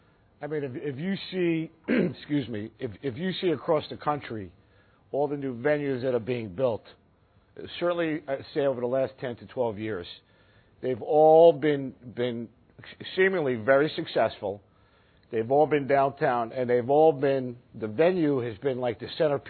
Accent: Brooklyn, New York, United States; now in Syracuse, United States; When I first came up to Syracuse, quite honestly, I grew up in Brooklyn.

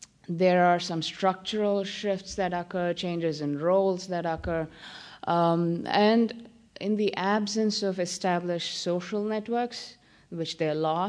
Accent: India; now in United States; I'm still a guest worker in this country. I'm from India.

